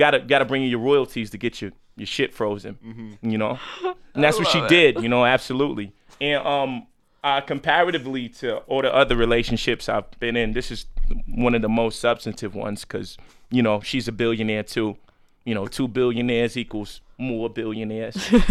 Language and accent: English; New York, United States; I'm from New York, but, we've never experienced, cold like this.